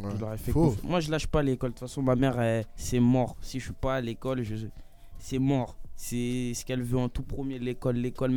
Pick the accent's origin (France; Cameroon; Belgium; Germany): France; Gonesse, Île-de-France; Moi, je viens de Gonesse, c'est okay. 95, c'est à côté.